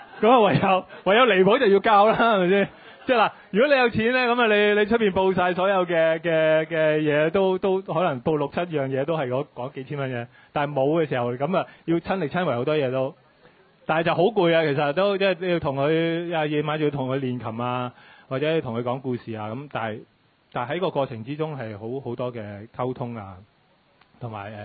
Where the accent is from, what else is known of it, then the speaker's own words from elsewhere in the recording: China; 我哋中國人尤其是我老豆啦